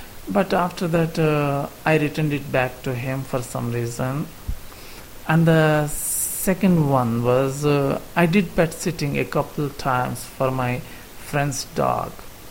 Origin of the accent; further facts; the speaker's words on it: India; English is a second language; and I am from India.